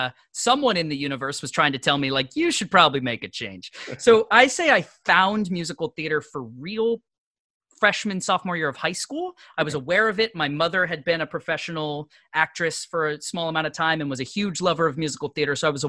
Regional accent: Maine, United States; I want to go to a big city. I'm from Maine. Like, I need to be in an urban environment.

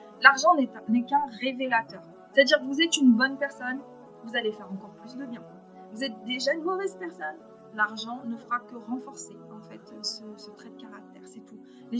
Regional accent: France; Alors déjà, parce que je suis originaire de La Réunion. Donc, mon père est né à La Réunion. Moi, j'ai grandi en France. Et donc, je suis convertie

